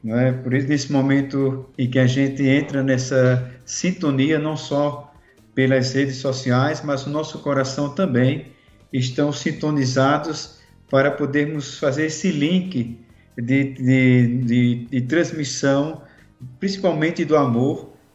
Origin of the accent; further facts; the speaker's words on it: Brazil; como nós brasileiros gostamos de fazer